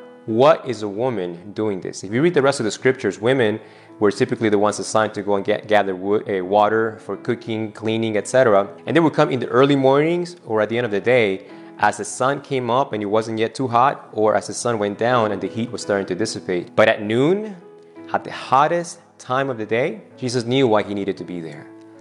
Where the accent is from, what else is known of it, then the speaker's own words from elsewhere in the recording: Argentina; English is a second language; And when I grew up, I'm from Argentina, on the hottest part of the day